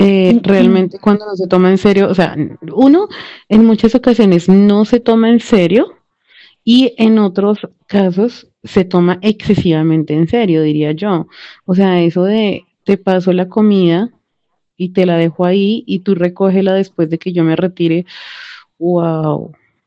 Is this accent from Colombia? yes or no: yes; Colombia; No significa que a uno como colombiano lo vayan a atender